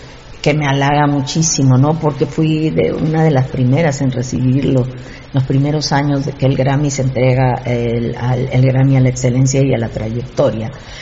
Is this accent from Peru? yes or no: yes; Peru; he recibido muchas condecoraciones de mi país de origen, el Perú, muchísimas condecoraciones